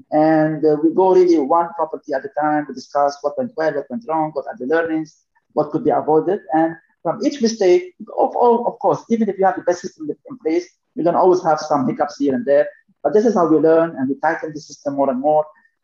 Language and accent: English; Lebanon; Then I moved to start investing in Spain, in the UK, in Lebanon, my home country.